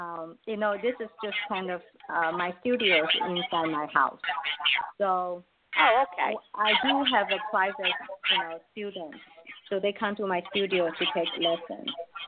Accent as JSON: {"language": "English", "country": "Taiwan", "said": "I'm from Taiwan. I'm very proud of my culture."}